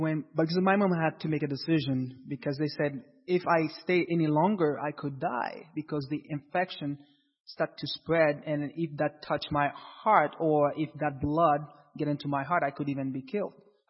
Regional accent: Port-au-Prince, Ouest, Haiti; I grew up in Haiti.

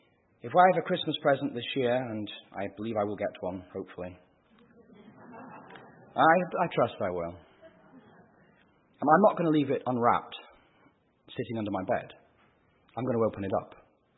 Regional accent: United Kingdom; now in United States; Okay, I'm a Brit, I'm saying this, but this is absolutely true.

